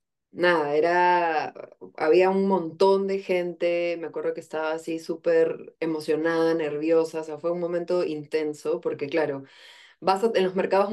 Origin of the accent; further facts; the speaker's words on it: Peru; soy cantautora peruana